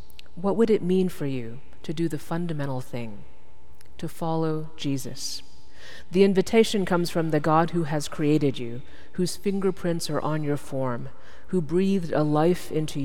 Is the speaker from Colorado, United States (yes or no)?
no; Dallas, Texas, United States; because I'm from Dallas, Texas, after all.